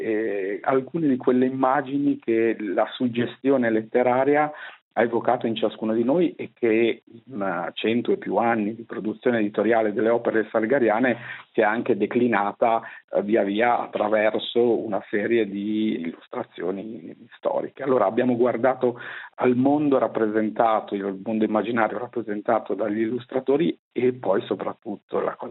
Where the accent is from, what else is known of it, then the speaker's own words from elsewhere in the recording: Genoa, Liguria, Italy; Io sono di Genova